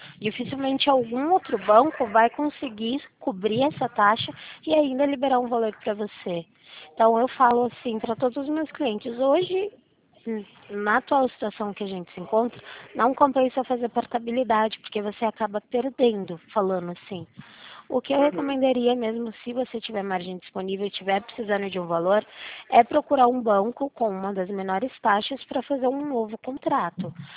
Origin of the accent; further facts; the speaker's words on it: Limeira, São Paulo, Brazil; Eu sou daqui do município de Limeira.